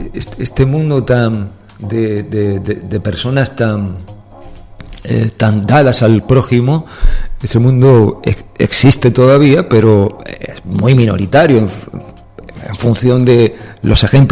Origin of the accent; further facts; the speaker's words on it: Spain; Y los dueños de la casa somos los españoles